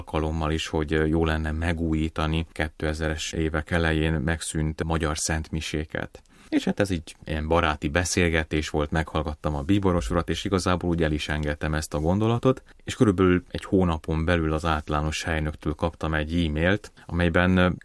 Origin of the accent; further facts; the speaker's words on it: Hungary; now in Prague, Czechia; Ha valahol bemutatkozom, hogy magyar vagyok, akkor látom az emberek arcán, a szemében, hogy örömmel tölti el őket. Van bennük egyfajta kíváncsiság is, hogy milyen az élet Magyarországon, hogyan kerültem Prágába